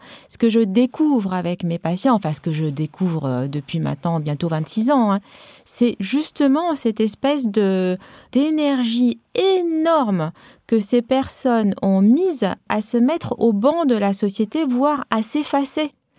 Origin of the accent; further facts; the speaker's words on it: Tunisia; now in France; Moi, je suis une immigrée. Hein, moi, j'ai grandi en Afrique du Nord. Je parle arabe. J'ai une culture arabe. Tunisienne. Je maintiens ça dans ma famille autant que la catholique parce que mon mari est catholique.